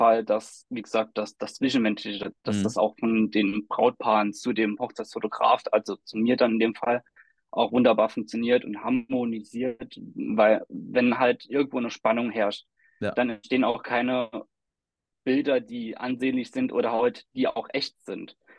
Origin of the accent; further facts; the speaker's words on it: Saarland, Germany; Ich komme aus dem Saarland und bin der Hochzeitsfotograf von Loschhoffs Hochzeitsfotografie. Bin jetzt aktuell 32 Jahre alt.